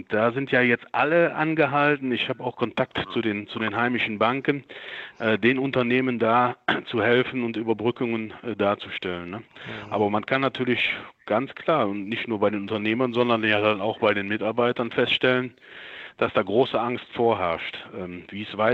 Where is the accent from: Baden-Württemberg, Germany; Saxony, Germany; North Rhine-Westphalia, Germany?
North Rhine-Westphalia, Germany; wir sind Rheinländer